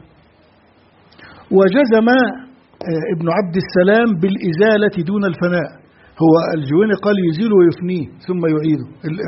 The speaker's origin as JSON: {"language": "Arabic", "country": "Egypt", "said": "عندنا في مصر"}